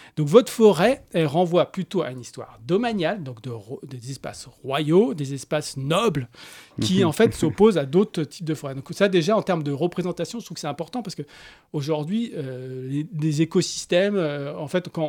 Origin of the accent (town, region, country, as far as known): Paris, Île-de-France, France